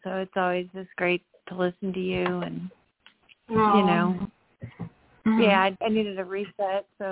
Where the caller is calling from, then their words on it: North Carolina, United States; from North Carolina.